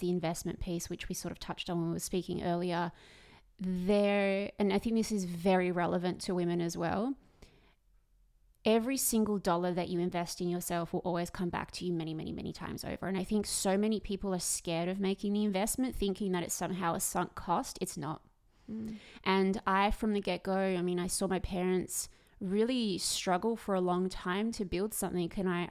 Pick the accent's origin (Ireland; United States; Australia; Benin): Australia; I come from the land down under.